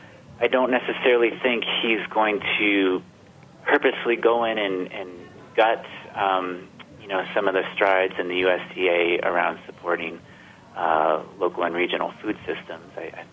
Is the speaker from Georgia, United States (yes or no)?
yes; Georgia, United States; I grew up in Georgia, where Sonny Perdue was governor in the early 2000s